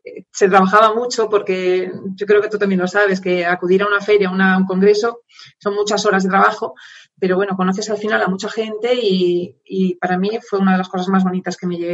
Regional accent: A Coruña, Galicia, Spain; moved away as an adult; also born or lived in Madrid; pero yo soy de La Coruña, ¿vale? Cuando era mucho más joven me fui a vivir a Madrid a estudiar la carrera, empecé en La Coruña y posteriormente, segundo año, me fui a Madrid

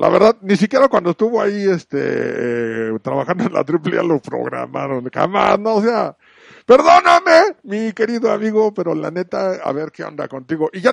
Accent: San Luis Potosí, Mexico; Yo soy de San Luis Potosí.

